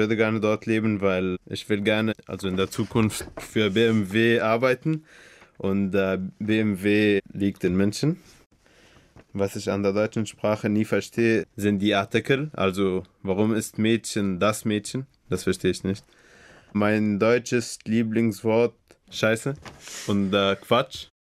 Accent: Egypt; German is a second language; ich komme aus Ägypten. Ich wurde am 9. Dezember 2000 geboren.

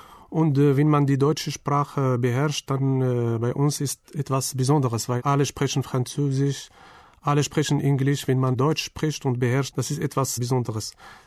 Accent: Agadir, Souss-Massa, Morocco; German is a second language; Ich komme aus Marokko. Ich komme aus der Stadt Agadir. Das ist eine Stadt in Südmarokko. Sie liegt direkt am Meer. Ich bin geboren im Jahr 1968.

